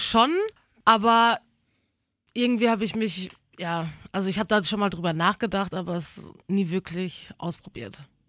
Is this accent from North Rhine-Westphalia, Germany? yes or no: yes; Dortmund, North Rhine-Westphalia, Germany; moved away as an adult; ich bin ja aus Dortmund extra hingezogen vor circa 2,5 Jahren zu meinem Trainer.